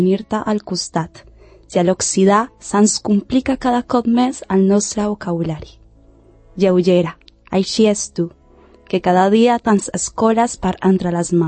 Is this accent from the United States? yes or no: no; Colombia; Catalan is a second language; sóc colombiana i estic molt contenta d'estar aquí.